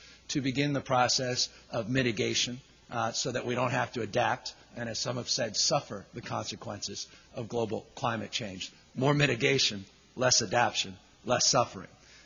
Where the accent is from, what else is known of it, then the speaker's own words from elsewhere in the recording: California, United States; My great hope and expectation as a Californian is to see those gas and oil rigs off the coast of California completely replaced with wave energy systems